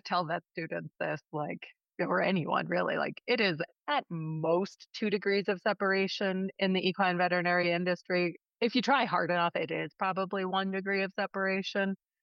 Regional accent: Pennsylvania, United States; So I grew up actually like 10 minutes from New Bolton. So I grew up in Chester County, Pennsylvania.

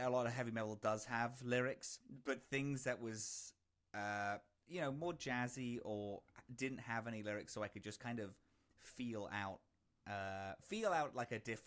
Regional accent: London, United Kingdom; now in Toronto, Canada; I'm from London, in the UK originally, and I currently live in Toronto in Canada.

